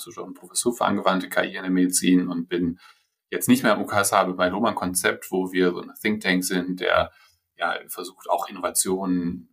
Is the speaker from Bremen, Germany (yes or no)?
yes; Bremen, Germany; also born or lived in Lübeck / Kiel; Ich bin in Bremen geboren, Lübeck ein bisschen aufgewachsen, dann wieder Bremen und habe dann später in Kiel vor allem Medizin studiert, auch ein bisschen in Lübeck.